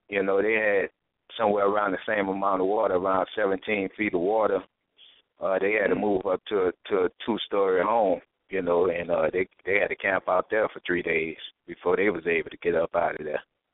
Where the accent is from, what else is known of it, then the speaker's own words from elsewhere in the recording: New Orleans, Louisiana, United States; Growing up in New Orleans, man. Well, you know how it was.